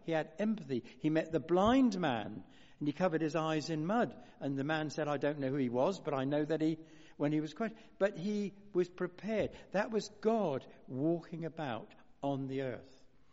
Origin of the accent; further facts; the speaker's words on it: South West England, United Kingdom; I was brought up in the West Country, and so I can pick up their accent